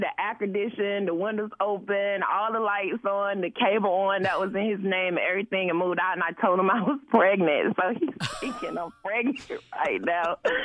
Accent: Georgia, United States; so don't get mad at me, because I'm from Georgia, so, you know, I got to root for my Falcons team.

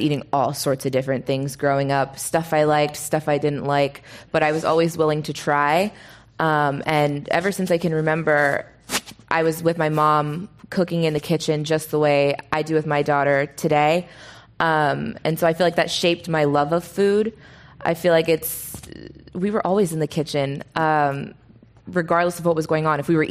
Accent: Toronto, Ontario, Canada; growing up in Toronto, I feel like it's where my palate was shaped and where I learned everything because it's a big cultural melting pot there.

